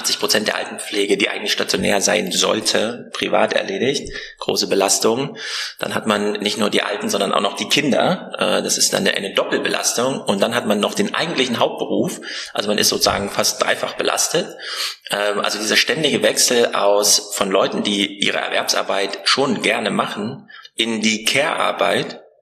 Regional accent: Erfurt, Thuringia, Germany; Jetzt bin ich heute in Erfurt, hier unter den Betriebsärzten, und das ist auch meine Heimat.

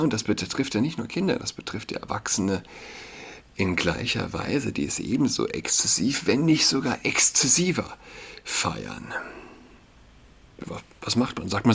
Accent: Saarland, Germany; für mich als Saarländer

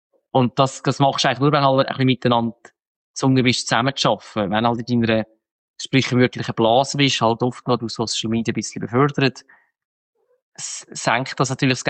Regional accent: Switzerland; Ich bin Schweizer

